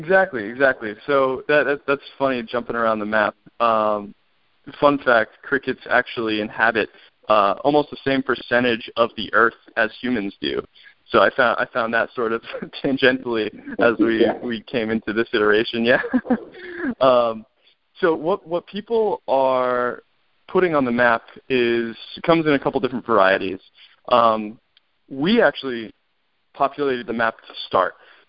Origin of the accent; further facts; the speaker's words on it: Massachusetts, United States; Well, I'm from Massachusetts. It's actually from a town with no stoplights, so a real small place in southeastern Mass.